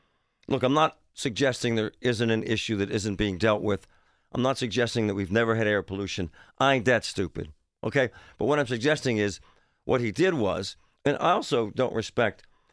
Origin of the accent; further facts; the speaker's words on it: Pittsburgh, Pennsylvania, United States; because it's my hometown, number one, because there ain't no smell every night in East Liberty from putrid air.